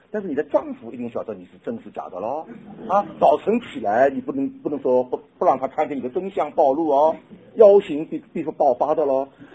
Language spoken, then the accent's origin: Chinese; Guangdong, China; 我们广东人叫太太叫老婆啊